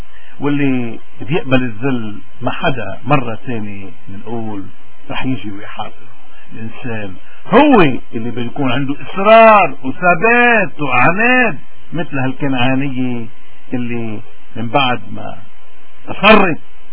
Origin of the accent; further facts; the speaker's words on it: Lebanon; من هوني نحن كلبنانيين لأي مذهب أو طائفة أو جماعة انتمينا، اليوم عندنا مشكلة